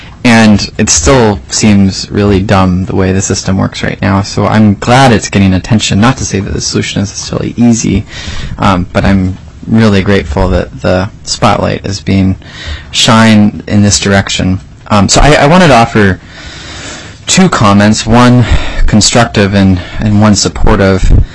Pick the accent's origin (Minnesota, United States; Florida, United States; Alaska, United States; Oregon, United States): Alaska, United States; more than anything, I'm an Alaskan and I'm an American.